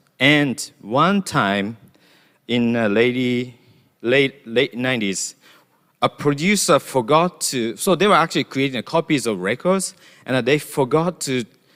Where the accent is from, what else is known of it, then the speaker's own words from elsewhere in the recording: Japan; I'm a designer at the Ethereum Foundation, and I'm from Japan.